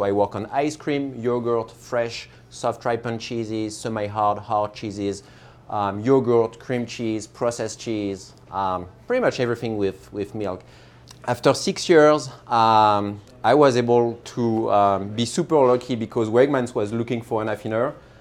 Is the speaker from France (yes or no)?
yes; Bourgogne-Franche-Comté, France; English is a second language; well, obviously I'm French, right? cannot miss this detail. But I grew up in Burgundy, France.